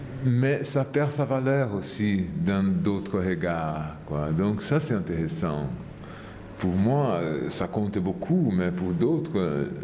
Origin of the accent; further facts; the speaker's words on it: Brazil; moved away; Même si j'ai quitté le Brésil, même si je suis loin de ce monde, je les trimballe avec moi d'une façon omniprésente